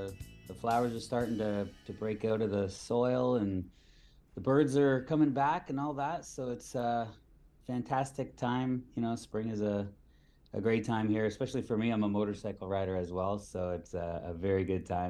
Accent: St. Thomas, Ontario, Canada; I'm from Toronto. I grew up in a small town called St. Thomas, Ontario. Bit of an industrial kind of, it's a railroad town, and then, you know, a lot of industry there, but not much for a young guy to do besides work in the factory.

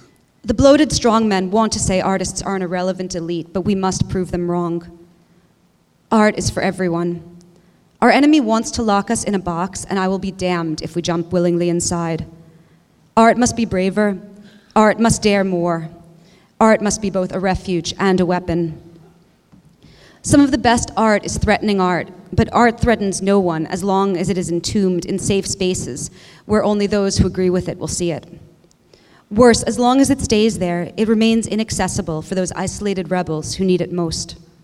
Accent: New York, United States; I'm a New Yorker, I'm a journalist, and worst of all, lowest of all, I'm an artist.

